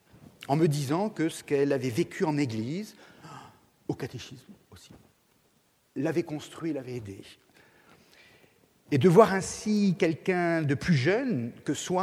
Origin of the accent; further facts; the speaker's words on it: France; peut-être en tant que Français, républicain, je suis très attaché à cette école qui m'a construit